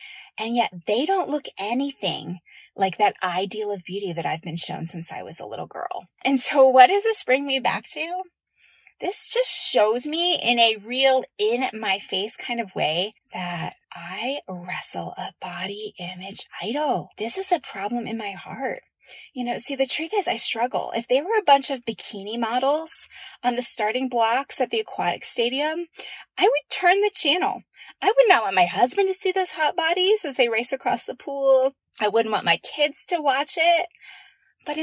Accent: United States; Rooting for Team USA because I'm an American.

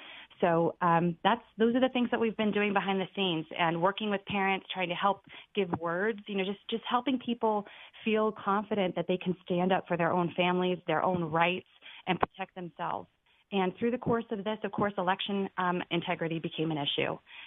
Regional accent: United States; I'm an American. I'm a Christian. I'm a mother. I'm an American.

